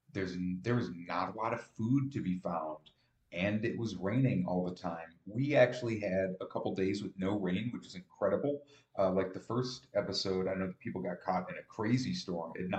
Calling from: Menominee, United States; Well, I'm coming from Menominee

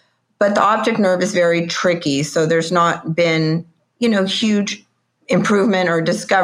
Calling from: Davis, California, United States; I'm calling in from Davis, California, where I live.

